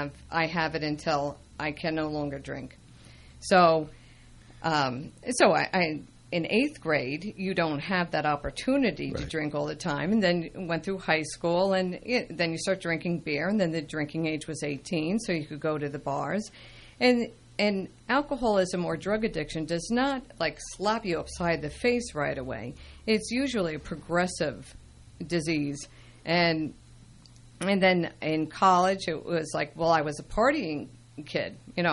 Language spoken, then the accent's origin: English; New Jersey, United States; I grew up in New Jersey. I grew up in a nice, affluent community. I was a child during the 60s.